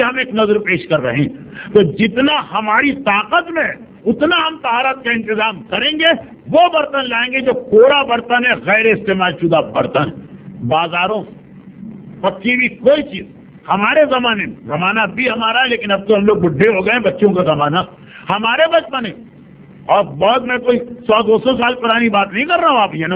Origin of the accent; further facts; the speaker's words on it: Pakistan; میں گھر کے پاکستان میں پیدا ہوا ایک طرح اور زندگی وہاں گزری، لیکن ہندوستان سے جو بزرگوں کی تہذیب مجھے ملی تھی